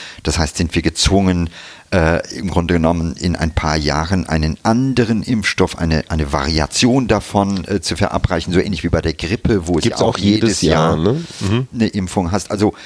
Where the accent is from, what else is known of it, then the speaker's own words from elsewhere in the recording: India; weil, wie gesagt, mit meiner Kindheit in Indien etc., ne, wir sind sehr früh schon gereist